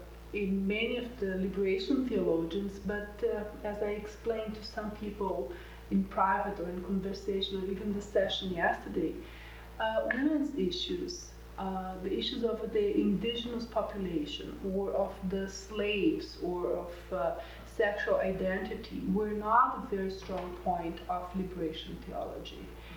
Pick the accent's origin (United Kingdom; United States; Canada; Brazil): Brazil; English is a second language; I'm from Brazil, and I'm a professor at Lutheran Seminary there in the city of São Leopoldo, which is right next to the city of Porto Alegre